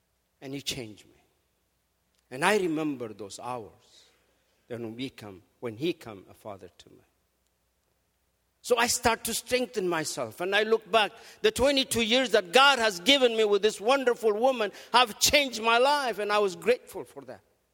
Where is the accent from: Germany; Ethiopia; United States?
Ethiopia; Since I was from Ethiopia